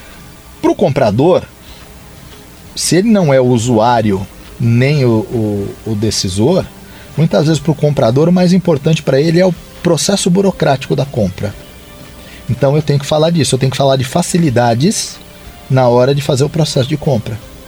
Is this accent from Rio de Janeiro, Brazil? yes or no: no; São Paulo, Brazil; eu sou aqui de São Paulo